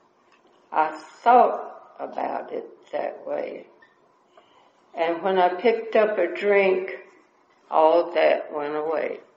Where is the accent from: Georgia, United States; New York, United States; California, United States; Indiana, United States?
Georgia, United States; LaGrange; born there; So, I was born in LaGrange, Georgia, married at 16, had three children.